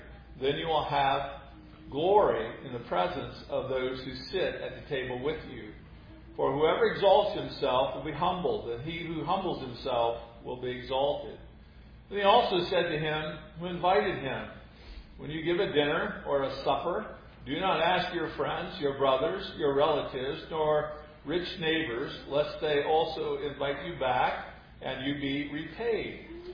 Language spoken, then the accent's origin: English; Iowa, United States; when I was growing up in Iowa, my family did not attend worship